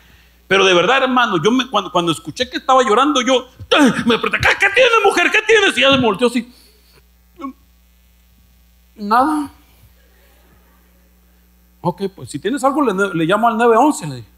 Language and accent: Spanish; northern Mexico, Mexico; Yo soy del norte de México, donde en el norte del México gritamos para hablar.